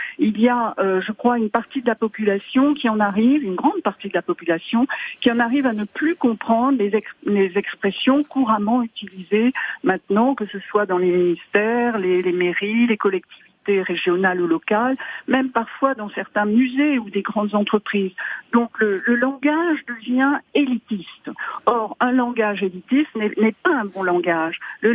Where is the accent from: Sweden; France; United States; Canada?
France